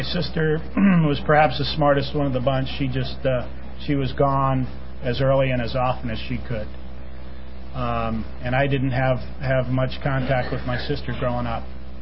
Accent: Poughkeepsie, New York, United States; I was born and raised back east in Poughkeepsie, New York. I came from a dysfunctional family

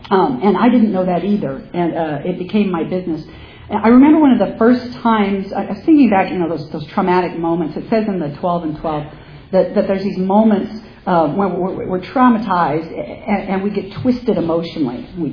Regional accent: Pomona, California, United States; So let me tell you who I am. I'm a kid from Pomona.

